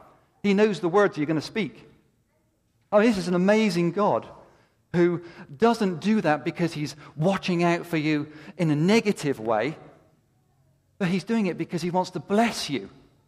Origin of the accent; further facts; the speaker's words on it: England, United Kingdom; You know, I'm from England. We're stiff, and we're all the rest of it.